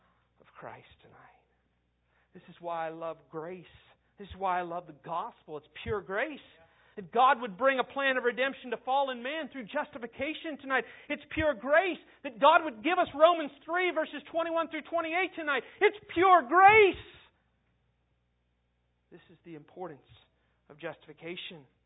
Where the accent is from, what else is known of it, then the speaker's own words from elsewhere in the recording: Ohio, United States; born there; I lived here for 12 years, but you forget, some of you, I was born in Ohio